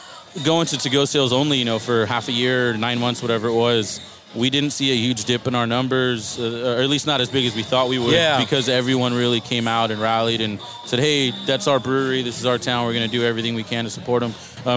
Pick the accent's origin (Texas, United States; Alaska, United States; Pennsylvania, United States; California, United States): California, United States; Richmond; now in Oakdale, United States; So my family's from the city. I grew up in Richmond.